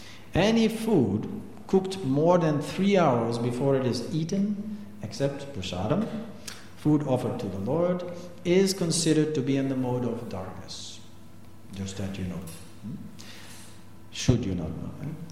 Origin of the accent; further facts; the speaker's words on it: Ghent, Flanders, Belgium; I come from Ghent